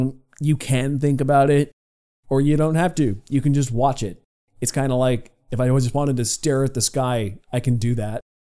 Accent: Canada; But we're coming from Canada here. It was never a thing when we were growing up.

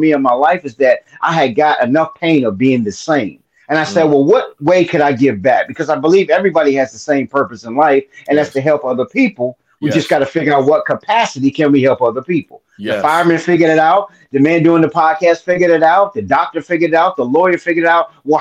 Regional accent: Virginia Beach, Virginia, United States; Virginia Beach, Virginia. And then domestic violence started to play a factor in our life, right? And so we moved from Virginia Beach to living about 9 deep in a house with my aunt.

